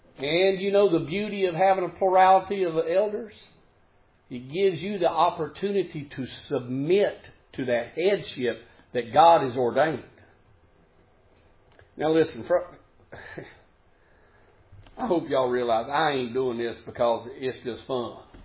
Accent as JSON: {"language": "English", "country": "United States", "said": "I realize we're good Americans. We're good Americans. We're American Christians."}